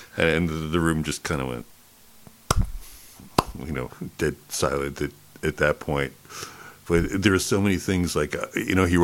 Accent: East Coast, United States; I mean, I first knew him because, I mean, I grew up on the East Coast.

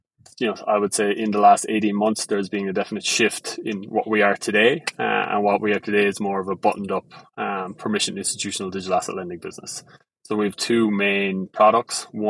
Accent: Ireland; accent: Irish; now in United States; Obviously, you can hear my Irish accent. It's very thick, so I'll slow down as we speak.

